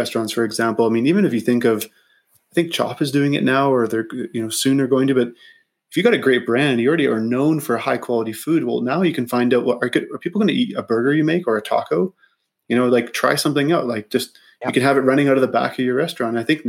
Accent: Saskatoon, Saskatchewan, Canada; we actually entered a business contest at the U of S. This is like my hometown university.

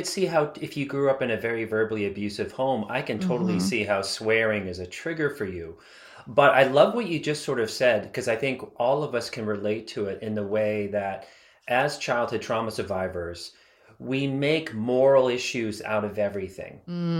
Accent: Boston, Massachusetts, United States; I'm from Boston.

